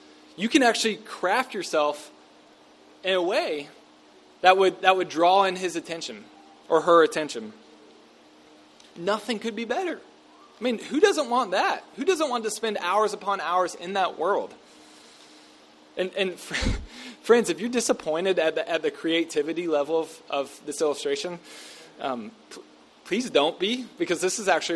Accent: Bible Belt, United States; We live in the United States. I came from the Bible Belt. I mean, this is kind of the air that we grew up breathing in a lot of ways.

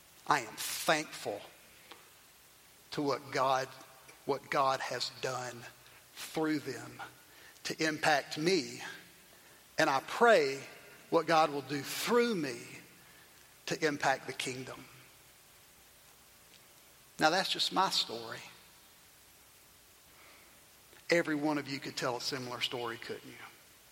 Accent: Tylertown, Mississippi, United States; I grew up in Tylertown Baptist Church, a little Baptist church in South Mississippi, a little town that I grew up in.

